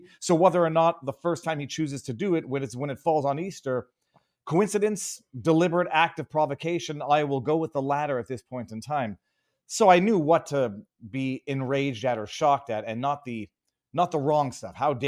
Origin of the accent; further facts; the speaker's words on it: Montreal, Quebec, Canada; growing up in Montreal, I grew up with mispronunciations and not sensitive about that.